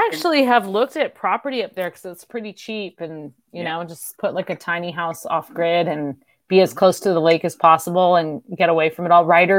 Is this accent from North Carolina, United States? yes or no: no; California, United States; And I grew up in California.